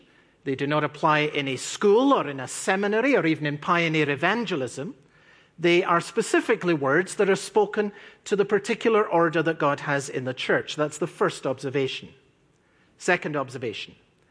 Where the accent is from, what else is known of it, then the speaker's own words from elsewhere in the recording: Edinburgh, Scotland, United Kingdom; I had a particular interest because I came from Edinburgh.